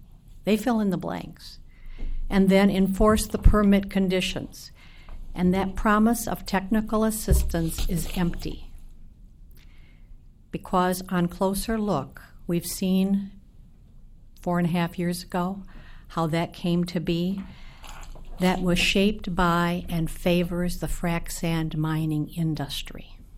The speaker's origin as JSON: {"language": "English", "region": "Minnesota", "country": "United States", "said": "from Fillmore County. That's the southeastern toe of Minnesota, Bluff Country, near a village called Lanesboro."}